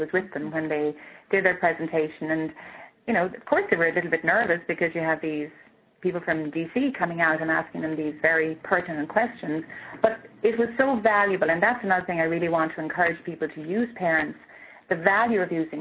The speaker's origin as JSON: {"language": "English", "country": "Ireland", "said": "I'm from Ireland, and that's my forte"}